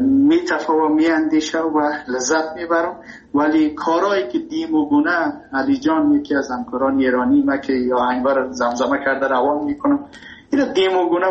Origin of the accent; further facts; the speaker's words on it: Afghanistan; also born or lived in Iran; ما مهاجر شدیم در ایران. من ایران که رفتم، تحصیل من، کسی که میخواد در ایران رشد کنه تحصیل کنه به عنوان یک افغان